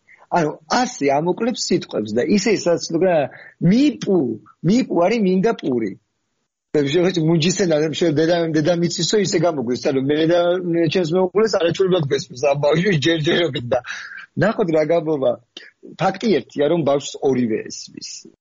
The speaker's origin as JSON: {"language": "Georgian", "region": "Tbilisi", "country": "Georgia", "tie": "born or raised there", "also_born_or_lived": "Kakheti", "said": "დავიბადე თბილისში და მე გავიზარდე კიდევაც თბილისში, არასოდეს თავი მე თბილისად არ წარმიდგენია რა, ყოველთვის ვიყავი კახელი. და ეს მე 12 წლის მე ბედმა მარგუნა და გადავედი სოფელში საცხოვრებლად, ბებია პაპასთან."}